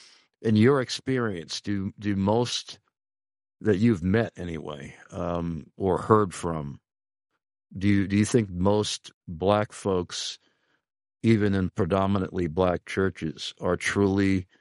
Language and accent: English; Long Island, New York, United States; In fact, I'm from Long Island, New York, and there was a laboratory there.